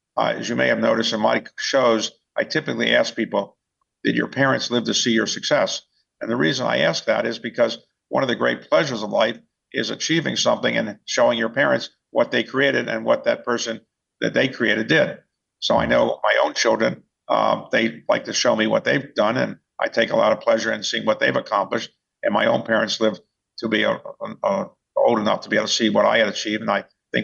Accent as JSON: {"language": "English", "town": "Baltimore", "region": "Maryland", "country": "United States", "tie": "born or raised there", "said": "When I was growing up in Baltimore, there was a great leader of the Colts football team"}